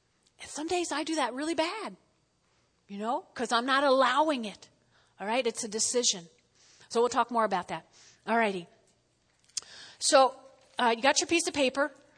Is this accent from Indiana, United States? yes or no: no; New Jersey, United States; Now, y'all know I grew up in North Jersey. And there's an Italian-American expression, agita.